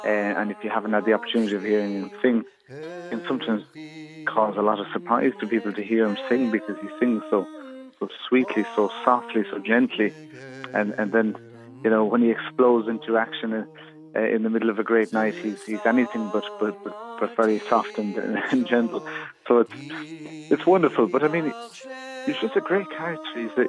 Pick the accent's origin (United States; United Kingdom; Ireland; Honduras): Ireland; Sligo, Connacht; and I'm from Sligo.